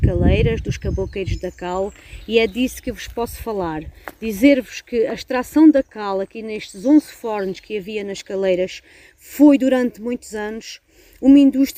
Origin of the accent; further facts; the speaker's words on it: Escusa, Alentejo, Portugal; born there; eu nasci aqui na Escusa